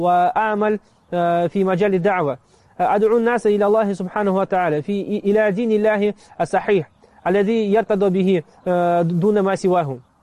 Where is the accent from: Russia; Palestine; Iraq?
Russia; أنا مدرس للقرآن للأطفال وللكبار في روسيا في مدينتي